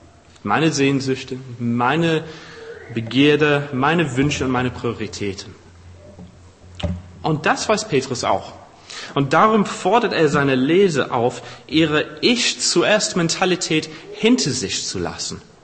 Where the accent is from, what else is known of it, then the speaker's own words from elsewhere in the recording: England, United Kingdom; Eine ganz aktuelle Frage für mich, denn ich bin auch Engländer.